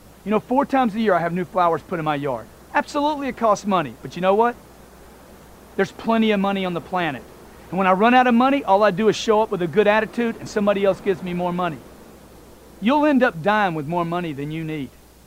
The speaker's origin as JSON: {"language": "English", "region": "Louisiana", "country": "United States", "said": "I come from Louisiana where they do a sausage there that most of you would never eat, okay?"}